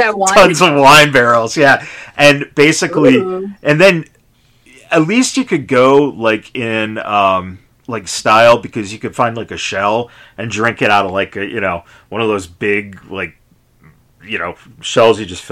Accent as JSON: {"language": "English", "town": "Chicago", "region": "Illinois", "country": "United States", "tie": "born or raised there", "also_born_or_lived": "California", "lives_now": "Las Vegas, United States", "said": "having lived in California and, you know, Vegas now for almost 25 years combined, and growing up in Chicago"}